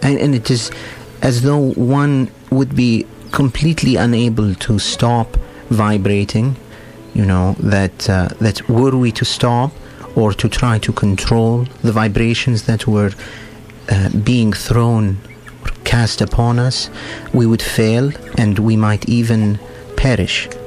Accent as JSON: {"language": "English", "region": "Hejaz", "country": "Saudi Arabia", "tie": "born or raised there", "also_born_or_lived": "Egypt", "said": "Well, so I was born and raised in the Hijaz region, which is in what is now Saudi."}